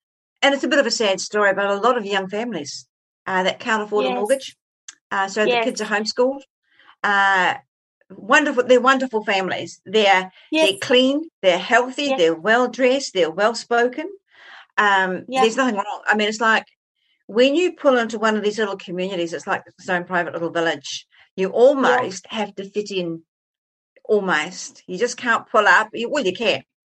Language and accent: English; New Zealand; I think, look, I'm not an Australian. I'm a New Zealander.